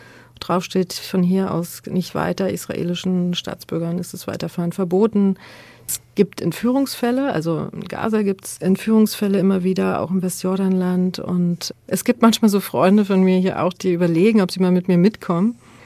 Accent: Berlin, Germany; Also ich komme aus Ost-Berlin, ich komme aus der DDR.

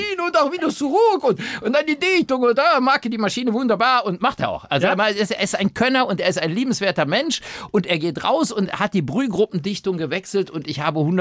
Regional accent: North Rhine-Westphalia, Germany; ich bin ja selber aus Nordrhein-Westfalen.

